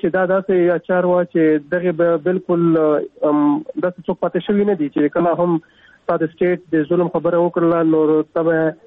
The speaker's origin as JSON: {"language": "Pashto", "region": "Khyber Pakhtunkhwa", "country": "Pakistan", "said": "او زه د جنوبي وزیرستان ته تعلق لرم"}